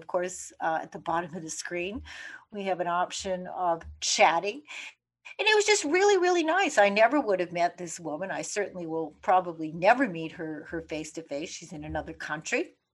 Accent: Winnipeg, Manitoba, Canada; now in New York City, United States; I grew up in Winnipeg, Canada, and I really had this urge. Of course, I live in New York City with my husband, Jim

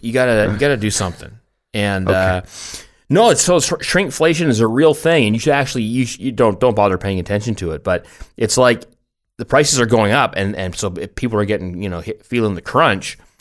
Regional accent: Richmond, British Columbia, Canada; I grew up in Richmond as well

